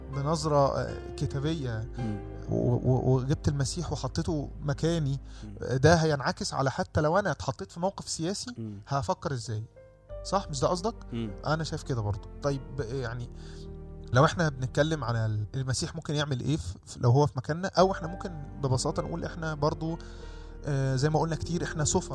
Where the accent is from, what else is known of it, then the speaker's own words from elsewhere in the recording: Egypt; born there; احنا الاثنين مصريين واحنا الاثنين مولودين في مصر، فدي بلدنا، احنا الاثنين بنفس المقدار. يعني مش هقدر اقول انا مصري اكتر منه ولا اقول ان هو مصري اكتر مني، احنا الاثنين مصريين.